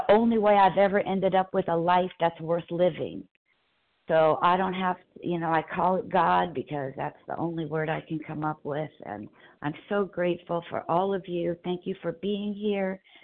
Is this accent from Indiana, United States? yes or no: no; California, United States; from Southern California. I'm grateful to be here.